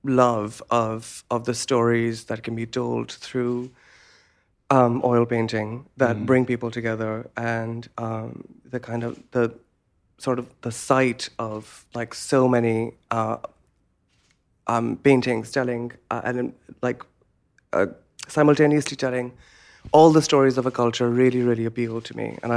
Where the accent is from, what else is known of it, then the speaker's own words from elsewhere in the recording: Lahore, Punjab, Pakistan; now in Ohio, United States; I started painting when I moved from Lahore to Ohio. Mm-hmm. I did not know very much about American culture before that, apart from the culture that is exported.